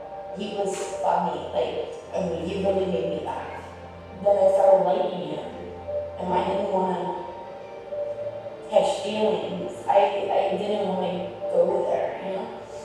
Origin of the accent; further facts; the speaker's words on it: New Jersey, United States; I grew up in New Jersey.